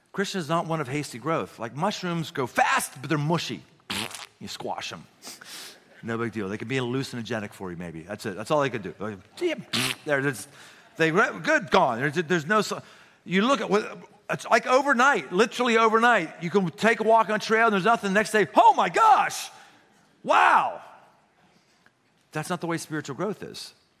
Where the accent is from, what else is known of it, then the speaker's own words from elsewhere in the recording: Pittsburgh, Pennsylvania, United States; I grew up in Pittsburgh.